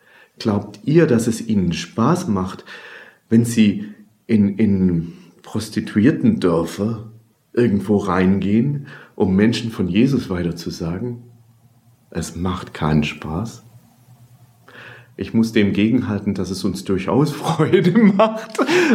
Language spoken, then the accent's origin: German; Hanover, Lower Saxony, Germany; als stolzer Hannoveraner, es war ein VW-Variant.